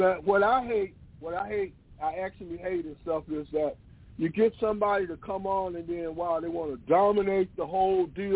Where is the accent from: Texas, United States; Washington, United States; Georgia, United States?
Georgia, United States; Atlanta; Okay, good. That's my home. I'm from Atlanta and stuff.